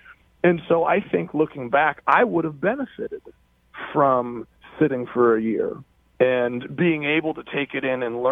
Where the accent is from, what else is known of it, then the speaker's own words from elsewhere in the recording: Oregon, United States; I'm from Oregon, and I left, and I've come back.